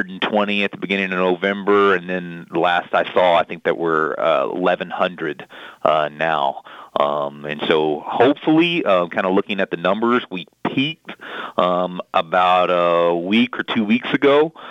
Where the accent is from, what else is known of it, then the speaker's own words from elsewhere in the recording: Louisiana, United States; moved away as an adult; also born or lived in Mississippi; now in Ventura, United States; I grew up actually in Louisiana, and I lived in Louisiana for about 25 years or so. I moved to Mississippi